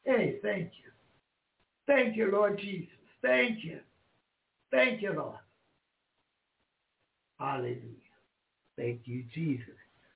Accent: the South, United States; I like a lot of gold. I'm from the South.

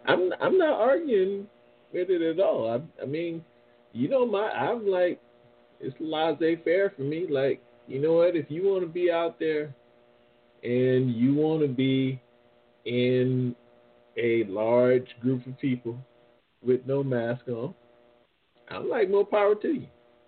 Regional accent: New Orleans, Louisiana, United States; I'm from New Orleans. It's different.

